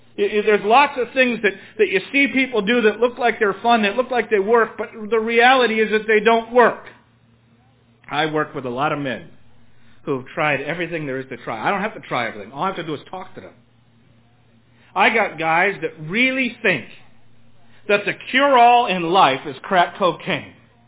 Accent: New York City, New York, United States; So I'm from New York City, and, you know, it's an interesting place.

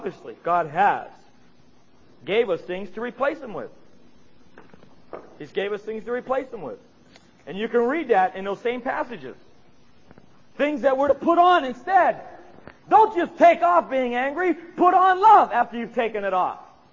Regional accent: United States; I think it's basically because I'm an American and he's very anti-American, seriously.

